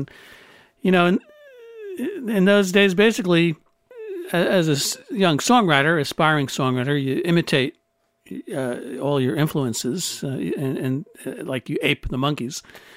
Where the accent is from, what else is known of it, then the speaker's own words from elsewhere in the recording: Paramus, New Jersey, United States; But I was born and bred in Paramus, New Jersey, home of shopping malls and the bowling alley there on Route 17